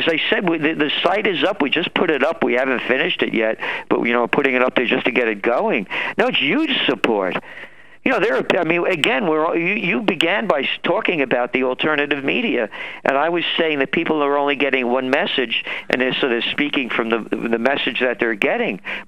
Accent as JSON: {"language": "English", "country": "United States", "said": "Again, I'm an American, and I believe in what the founding fathers of this country established"}